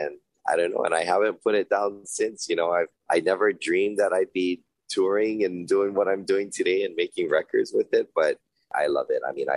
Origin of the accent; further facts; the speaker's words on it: Hawaii, United States; it's just the way I was taught, you know, like all of my teachers growing up in Hawaii, they said ukulele